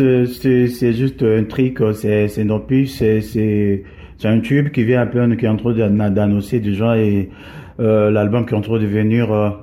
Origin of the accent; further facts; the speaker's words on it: Beni, North Kivu, DR Congo; Chez nous, ici, chez nous à Beni